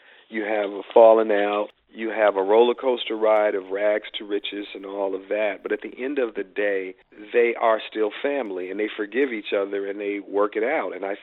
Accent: Hollywood, California, United States; Well, see, growing up in Hollywood, you know

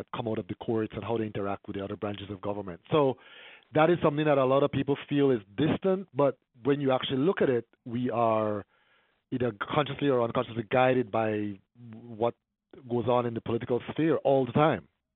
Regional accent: Belize; now in United States; Well, I was raised in Belize in Central America. I came to the U.S. a few decades ago.

